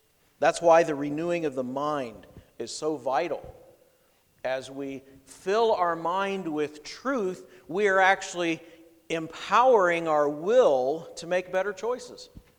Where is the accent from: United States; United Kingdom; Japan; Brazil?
United States; Ohio; I remember growing up in Ohio, they used to have a saying, knee high by the 4th of July.